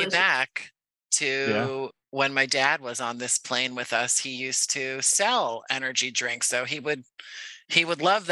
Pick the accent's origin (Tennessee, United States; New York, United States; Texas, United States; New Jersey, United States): New Jersey, United States; now in Jersey City, United States; Yeah, well, I grew up in the Jersey suburbs. My parents were split, so kind of all over Jersey.